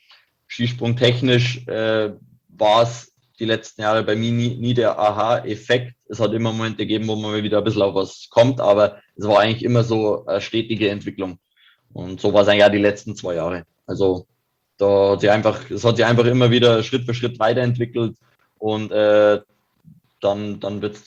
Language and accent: German; Kiefersfelden, Bavaria, Germany; er kommt ja aus Wörgl, ich komme aus Kiepersfelden, vielleicht ist die örtliche Nähe, warum das gut funktioniert